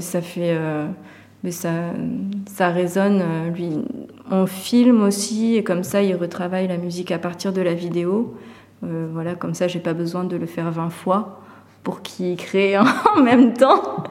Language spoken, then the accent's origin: French; Pays de la Loire, France; Pourtant, c'est ma culture hein, native. Je suis vendéenne. Voilà, je suis née dans le Poitou.